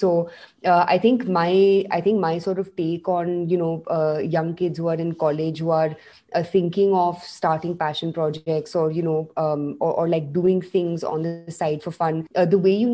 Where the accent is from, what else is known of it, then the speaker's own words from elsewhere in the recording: Delhi, India; I have been, you know, born and brought up in Delhi. And like most, true Delhiwalas